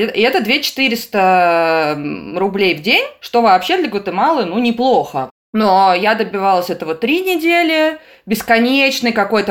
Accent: Saint Petersburg, Russia; Но я, поскольку я из Петербурга, я прилетела в Москву

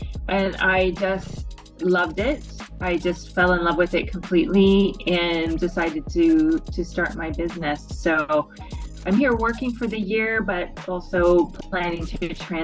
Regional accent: Canada; now in Lebanon; So I am a Canadian. I am a life coach and I am a humanitarian aid worker. So I am currently living in the Middle East. I'm in Lebanon

